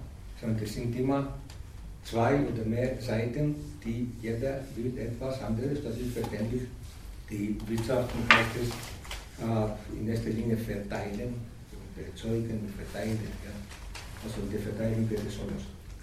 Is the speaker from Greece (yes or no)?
yes; Greece; ich bin ein Grieche.